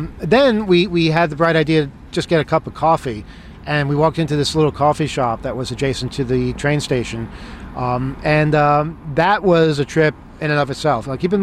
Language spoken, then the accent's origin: English; New York, United States